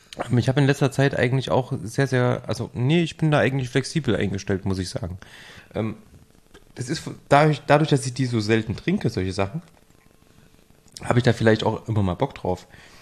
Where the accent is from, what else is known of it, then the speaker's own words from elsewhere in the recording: Thuringia, Germany; in meiner Heimatregion in der Nähe von Jena heute Nacht 70 Liter pro Quadratmeter geregnet